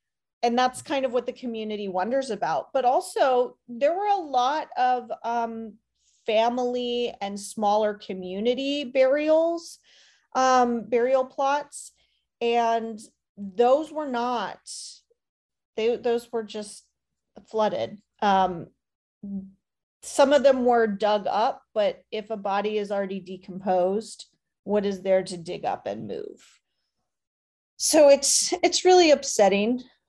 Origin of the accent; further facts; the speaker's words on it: Tulsa, Oklahoma, United States; So if you tell folks, like I'm from Tulsa